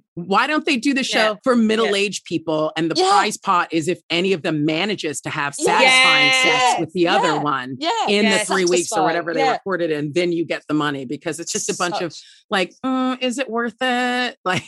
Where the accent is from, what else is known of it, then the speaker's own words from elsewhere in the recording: England, United Kingdom; accent: English; now in United States; from my experience of having lived in this country, the amount of times that I get complimented for my accent after I've just like sworn down the phone at somebody is astounding to me.